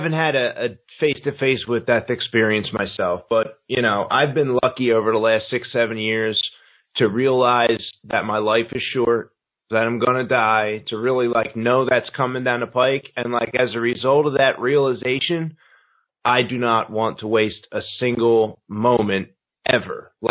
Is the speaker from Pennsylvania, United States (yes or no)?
yes; Philadelphia, Pennsylvania, United States; now in Chicago, United States; Yeah, so I'm from Philadelphia. Now I live in Chicago.